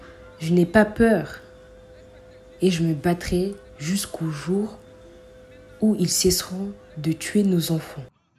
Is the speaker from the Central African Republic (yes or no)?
no; Senegal; now in France; je suis sénégalaise, je suis arrivée en France 1 an avant Boubacar.